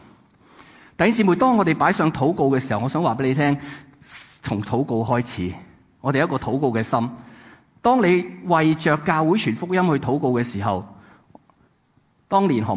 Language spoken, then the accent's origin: Cantonese; Hong Kong